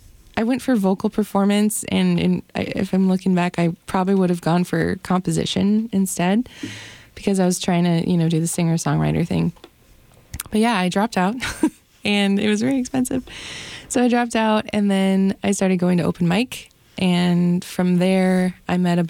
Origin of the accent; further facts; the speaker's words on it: Arizona, United States; now in Minneapolis, United States; Yeah, actually, I am from Arizona. I'm from the Navajo Nation, and my dad's side of the family lives out here.